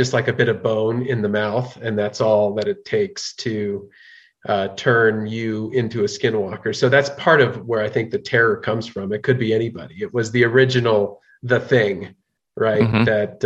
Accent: Colorado, United States; And I grew up in Colorado, and New Mexico is a very close place to my heart

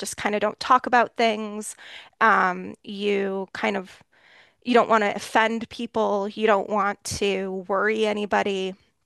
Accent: Michigan, United States; I am born and bred in Michigan. I grew up here in a very small town, about an hour away from where I live today. I went to school on the East Coast and kind of lived in multiple different states before making my way back to Michigan about 10 years ago.

